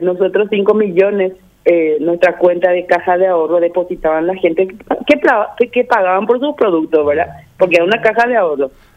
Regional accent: Paraguay; somos paraguayos

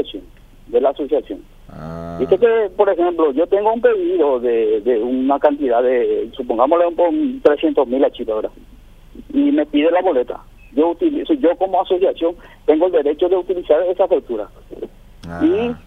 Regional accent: Cacupé, Central, Paraguay; Somos de Cacupé, todos somos de Cacupé, de cuatro barrios de acá, de la comunidad de Cacupé.

